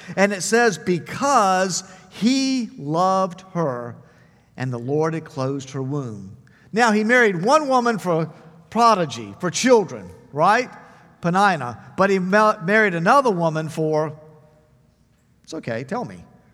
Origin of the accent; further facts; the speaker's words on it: Virginia, United States; I'm from Eastern Virginia, so I studied Jamestown and Williamsburg and Virginia history all of my life.